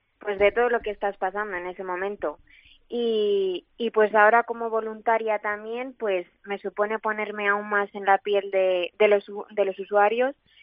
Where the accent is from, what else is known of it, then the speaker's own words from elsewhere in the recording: Palencia, Castile and León, Spain; now in Valladolid, Spain; me diagnosticaron un sarcoma de Ewing en Valladolid, aunque yo soy de Palencia